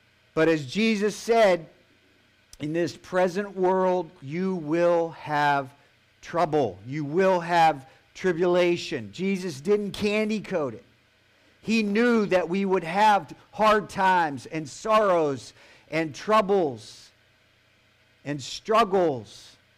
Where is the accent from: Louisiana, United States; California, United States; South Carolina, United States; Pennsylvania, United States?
Pennsylvania, United States; Pittsburgh; I'm from Pittsburgh, okay?